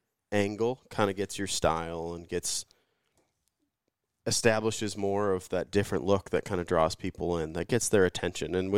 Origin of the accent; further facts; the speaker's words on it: Wisconsin, United States; Hi, I'm from Wisconsin.